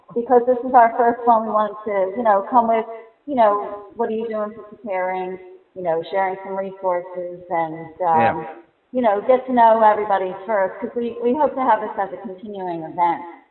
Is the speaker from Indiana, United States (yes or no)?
no; New Jersey, United States; you know, I'm from Jersey.